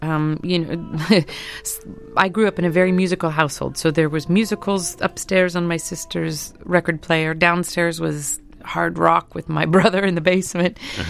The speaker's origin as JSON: {"language": "English", "town": "Kansas City", "region": "Missouri", "country": "United States", "said": "Plus, I'm from Kansas City, so this element of jazz was around me all the time."}